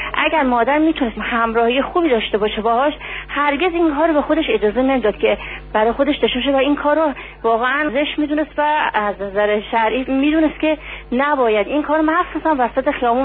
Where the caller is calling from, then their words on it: Tehran, Tehran Province, Iran; از تهران هستم،